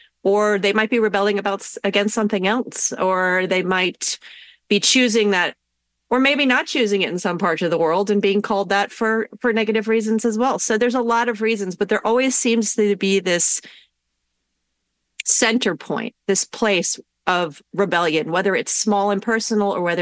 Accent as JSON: {"language": "English", "country": "United States", "tie": "born or raised there", "said": "I grew up outside of New York City looking at the skyline, and that for me was almost a deity."}